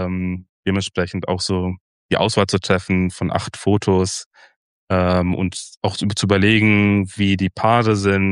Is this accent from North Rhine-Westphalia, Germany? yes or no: no; Hanover, Lower Saxony, Germany; Ich bin ja aufgewachsen in Hannover und wenn man Hannover-Berlin vergleicht, ist natürlich zwei verschiedene Welten, obwohl Hannover auch eine Landeshauptstadt ist. Im Vergleich zu Berlin immer noch klein, ich würde nicht sagen dörflich, aber schon Kleinstädter-Vibes, könnte man vielleicht sagen.